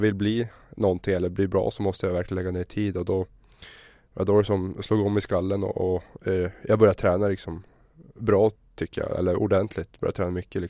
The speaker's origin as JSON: {"language": "Swedish", "town": "Luleå", "region": "Norrbotten County", "country": "Sweden", "tie": "born or raised there"}